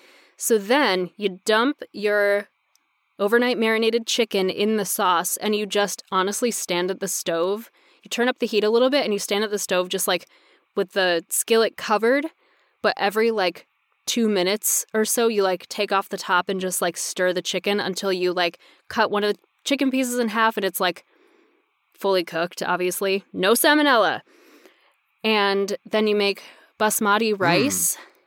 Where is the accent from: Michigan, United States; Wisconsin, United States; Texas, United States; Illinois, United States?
Illinois, United States; Chicago; I am from Chicago.